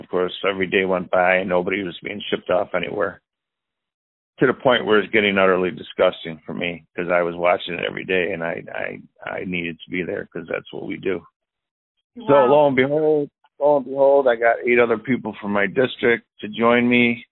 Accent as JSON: {"language": "English", "town": "Buffalo", "region": "New York", "country": "United States", "said": "how embarrassed I was being from Buffalo, New York"}